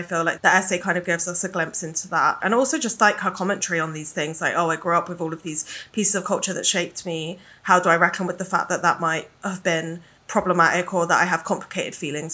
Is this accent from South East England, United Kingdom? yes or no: yes; Brighton, South East England, United Kingdom; I grew up in Brighton, which is like a very liberal city in the UK that's on the beach, and it's like the gay capital of the UK as well.